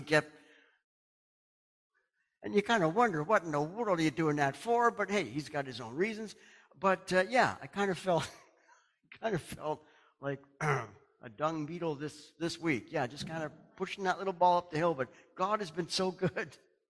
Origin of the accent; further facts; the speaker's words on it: Canada; I got a chance to shout out that I was from Canada.